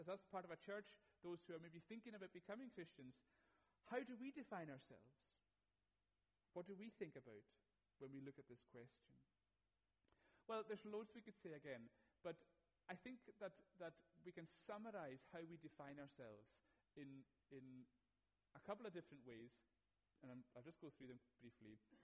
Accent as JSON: {"language": "English", "town": "Aberdeen", "region": "Scotland", "country": "United Kingdom", "tie": "born there", "said": "I have no control over the fact that I was born in Aberdeen."}